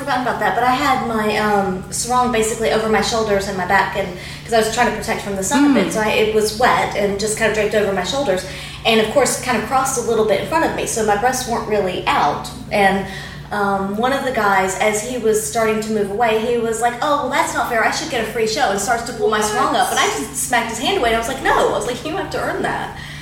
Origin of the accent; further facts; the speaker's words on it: Sydney, New South Wales, Australia; And so I would say, oh, I'm from Sydney, Australia.